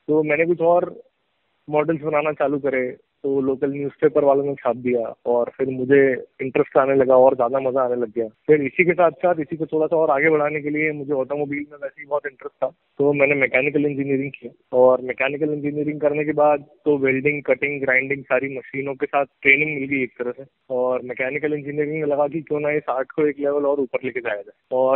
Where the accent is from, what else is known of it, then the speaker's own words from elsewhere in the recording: Indore, Madhya Pradesh, India; तो पहला प्रोजेक्ट ऐसे मिला कि मैं इंदौर से हूँ, मैं शायद बताना भूल गया। तो इंदौर में एक मॉल खुला था